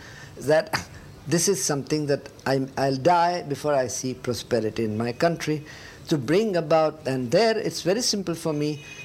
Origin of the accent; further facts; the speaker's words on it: India; So the main thing that is galling is that I am as much as an Indian as the one who is wallowing in extreme poverty.